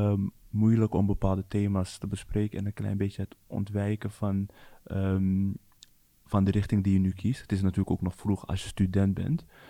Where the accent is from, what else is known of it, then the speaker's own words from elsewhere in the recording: Amsterdam, North Holland, Netherlands; dan voor mij als Amsterdammer